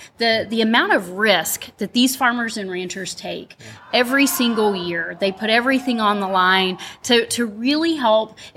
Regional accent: Stephenville, Texas, United States; I grew up in Stephenville and was able to do that and just met lots of friends over those years

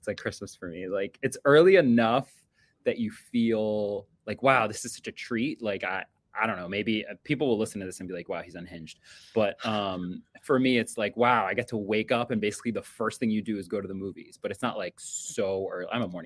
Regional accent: United Kingdom; So in that sense, I am extremely British.

